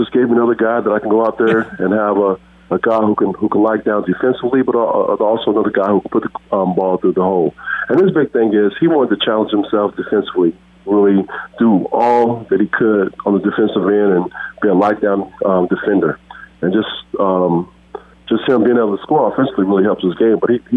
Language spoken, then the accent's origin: English; Evansville, Indiana, United States; I'm a kid from Evansville, Indiana